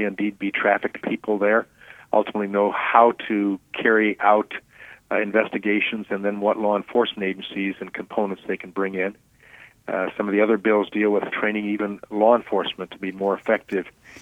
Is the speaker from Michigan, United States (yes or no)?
yes; Michigan, United States; In Michigan, 38 cases last year involving labor trafficking alone in my home state